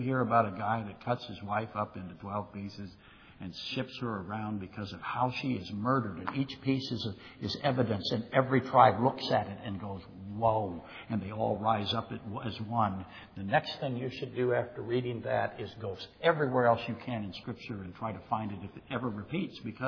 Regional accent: Poplar Bluff, Missouri, United States; I was raised in Poplar Bluff, Missouri as a small child.

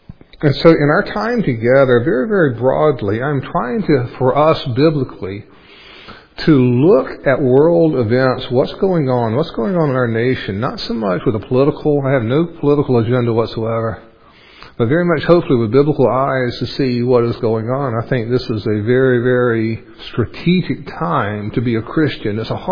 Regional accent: Raleigh, North Carolina, United States; now in Los Angeles, United States; I am from Raleigh originally. We live in the Los Angeles area now.

